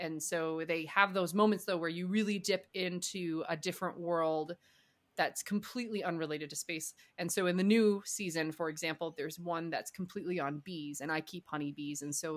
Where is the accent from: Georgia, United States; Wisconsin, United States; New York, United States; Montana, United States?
Wisconsin, United States; Milwaukee; But my unique claim to fame is that I grew up in Milwaukee area, I grew up in the Milwaukee.